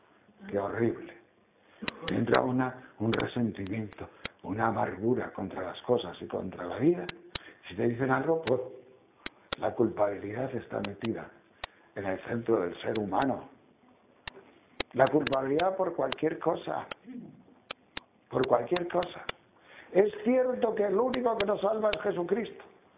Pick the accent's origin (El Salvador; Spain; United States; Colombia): Spain; Castile and León; en mis 60 y tantos años yo he visto que cambia tanto, porque yo cuando iba en mi pueblo de León, de niño, de jovencito